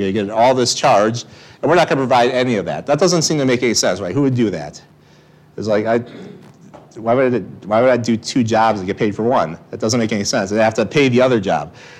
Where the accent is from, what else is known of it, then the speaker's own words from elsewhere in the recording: Wisconsin, United States; I'm from Wisconsin. I would put dairy cows in here because that's what I would think of drinking milk.